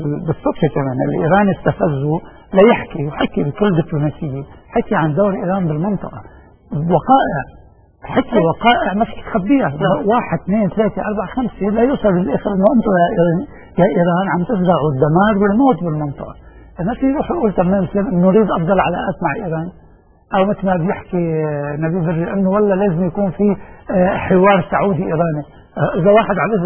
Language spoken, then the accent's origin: Arabic; Lebanon; أنا لبنانيين معودين على شغلتين